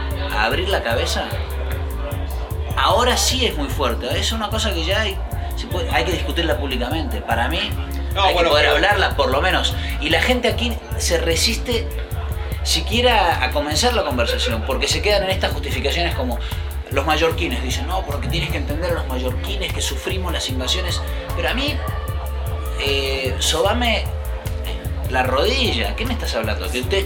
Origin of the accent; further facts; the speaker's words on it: Mexico; now in Argentina; Yo me crié en México. Cuando volví a Argentina, Argentina no me gustó. Y sin embargo, volví a adquirir la forma de hablar de un argentino que la había perdido en la infancia. Y me decían mexicano, entonces en México era argentino, luego en Argentina era mexicano